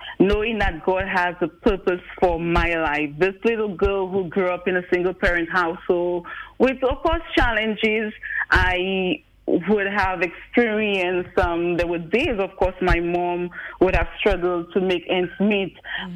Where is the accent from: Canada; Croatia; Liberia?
Liberia; And I was raised in a single parent family for most of my life. Well, I grew up in Liberia, and I spent some time overseas, of course, with studying, and I worked overseas for a few years as well